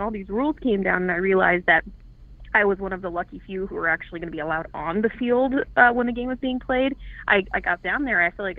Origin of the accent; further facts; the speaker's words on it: Minnesota, United States; You know, I am from Minnesota. I live near my parents